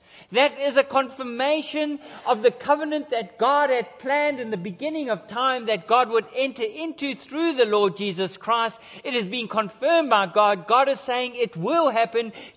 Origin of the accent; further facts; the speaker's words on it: Australia; even though we have allegiance to Australia because we live here and we are Australian.